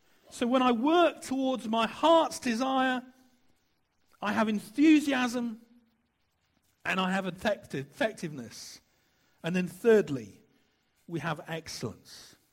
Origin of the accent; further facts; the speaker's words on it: Dorchester, South West England, United Kingdom; When I was growing up in Dorchester